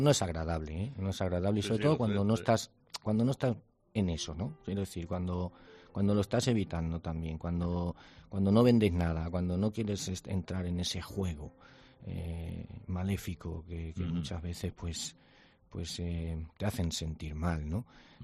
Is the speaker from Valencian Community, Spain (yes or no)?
yes; Valencia, Valencian Community, Spain; en mi tierra, en Valencia, donde la tierra que me vio nacer, que me vio tomar la alternativa y que he toreado pues tantas y tantas tardes